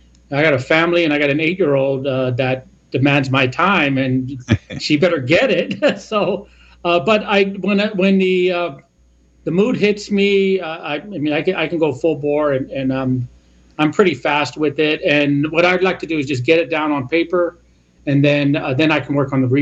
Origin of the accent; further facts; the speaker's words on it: Phoenix, Arizona, United States; Gila River is south of Phoenix area. I was born and raised in Phoenix. and a member of my tribe.